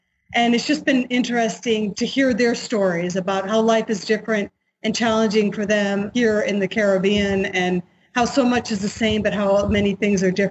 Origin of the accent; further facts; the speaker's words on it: Connecticut, United States; moved away as an adult; also born or lived in Spain; Yes, I am originally from New England, from Connecticut.